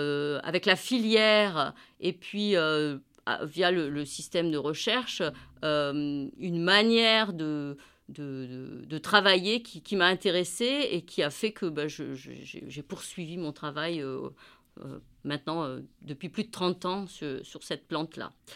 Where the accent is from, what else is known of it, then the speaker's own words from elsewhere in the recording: Auvergne-Rhône-Alpes, France; d'origine agricole, du milieu agricole. Mes parents étaient agriculteurs, mais pas viticulteurs. Je viens de la Drôme, hein, donc je ne suis pas originaire de la région bordelaise.